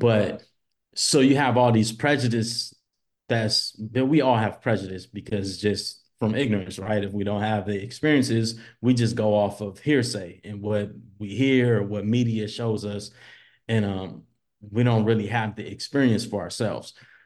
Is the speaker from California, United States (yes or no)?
yes; Los Angeles, California, United States; I was born in Compton, then raised throughout South Central, but then in my middle school years we moved to the west side